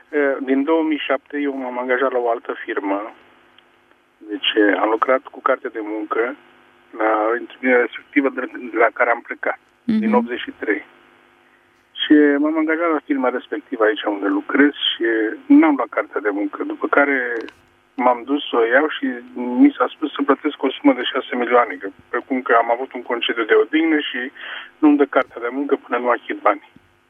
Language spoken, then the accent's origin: Romanian; Dâmbovița, Romania; Da, noi sunt din Dâmbovița.